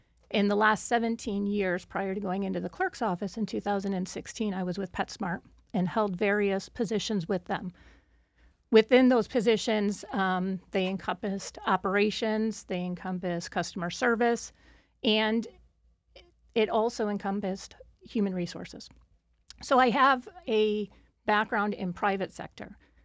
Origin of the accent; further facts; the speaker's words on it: Avon, New York, United States; now in Geneseo, United States; I was born and raised in Avon, and about 20 years ago, I moved to Geneseo with my husband, and we reside there with our three children.